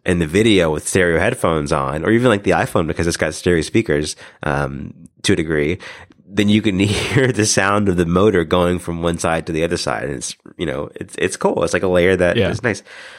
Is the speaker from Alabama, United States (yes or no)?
yes; Alabama, United States; And, I was from, you know, I grew up in Alabama and then he lived in Birmingham.